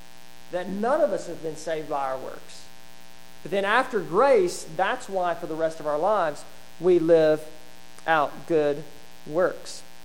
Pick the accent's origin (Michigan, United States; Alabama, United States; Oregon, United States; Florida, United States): Alabama, United States; Just to give you a personal testimony of mine, I grew up in Alabama.